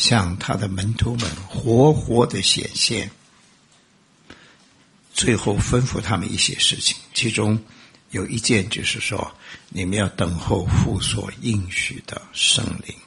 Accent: China; 那个时候我们住在纽约，虽然我是中国人

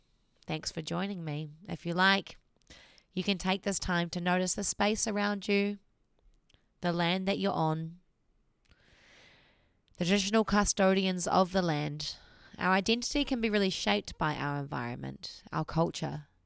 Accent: New Zealand; and as you can tell by my accent, a Kiwi.

